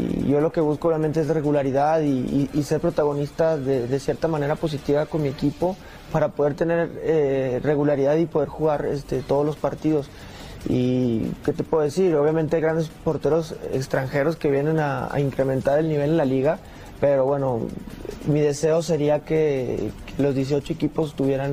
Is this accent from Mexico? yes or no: yes; Mexico